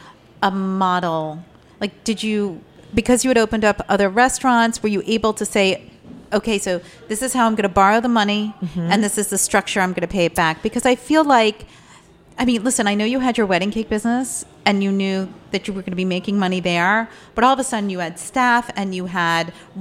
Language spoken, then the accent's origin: English; New Jersey, United States; I grew up with bakeries in New Jersey